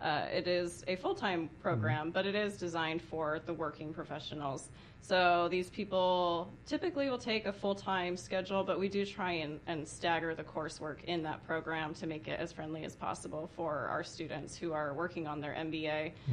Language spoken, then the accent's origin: English; Utah, United States; Yeah, I grew up in Utah, so that's where most of my family is.